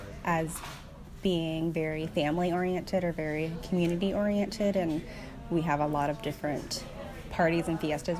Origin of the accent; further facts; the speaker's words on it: San Diego, California, United States; So my family's from Guam. I grew up in San Diego, California, so my nationality technically, United States citizen, but I definitely identify more culturally with my Chamorro background.